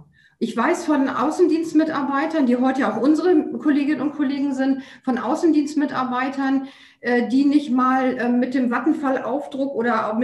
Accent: Hamburg, Germany; ich habe mich als Hamburgerin ganz bewusst für die HEW entschieden, weil ich wollte in Hamburg etwas für Hamburg machen.

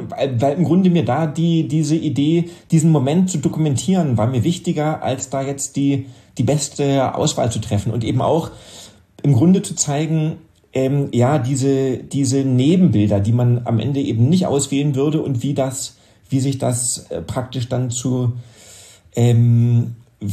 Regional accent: Berlin, Germany; als Berliner irgendwo hinzugehen, ist ja sowieso nicht so einfach.

